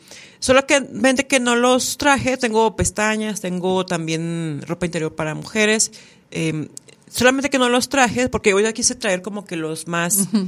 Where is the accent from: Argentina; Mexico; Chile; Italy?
Mexico; me da gusto que podamos como mujeres o como mexicanos unirnos y apoyarnos entre nosotros